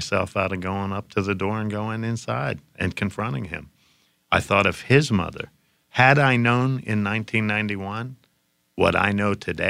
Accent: Johnstown, Pennsylvania, United States; Beginning when I was 10 years old in my hometown of Johnstown, Pennsylvania, in my Catholic school of St. Clement's Parish

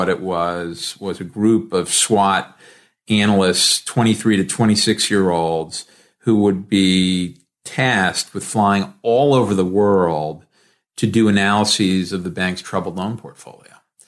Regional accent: Rhode Island, United States; I grew up in Rhode Island, a small town kid. I'd barely had a passport in college

